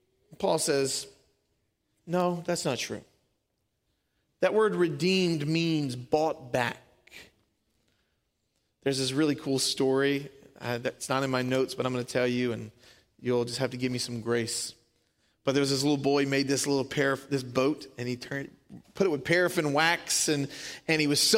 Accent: Louisiana, United States; Man, I'm from Louisiana. Nobody doubts that. That shaped who I am. We have bad grammar and everything.

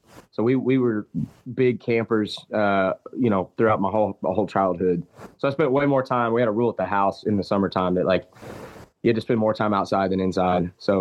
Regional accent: Fayetteville, Georgia, United States; I'm from Fayetteville, Georgia. So we're about an hour south of Atlanta, and born and raised there.

